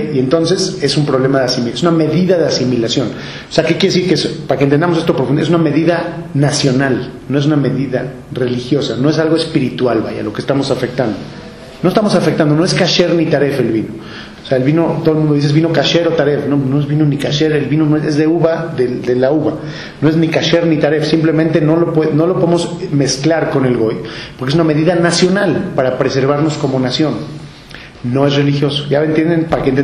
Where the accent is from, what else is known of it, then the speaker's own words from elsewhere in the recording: Mexico; Yo voy aquí con mi parche de México, ¿sí? Y entonces estás, ¿por qué estás con México? Soy nacionalidad mexicana.